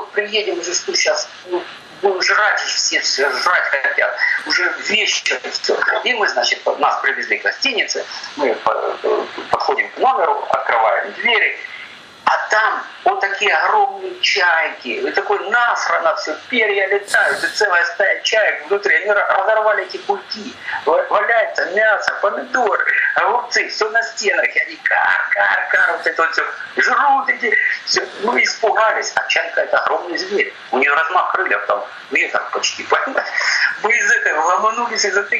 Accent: Kharkiv, Kharkiv Oblast, Ukraine; born or raised there

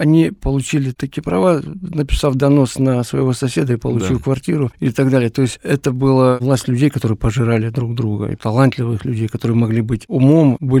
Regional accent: Kharkiv, Kharkiv Oblast, Ukraine; born there; Вот я родился в Харькове. Харьков — это слабожанщина.

